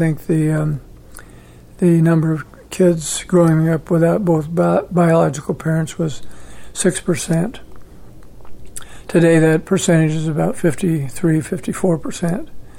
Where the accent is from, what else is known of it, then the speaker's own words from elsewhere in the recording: Hastings, Nebraska, United States; So I eventually went to Hastings College, which was a small college here in my hometown.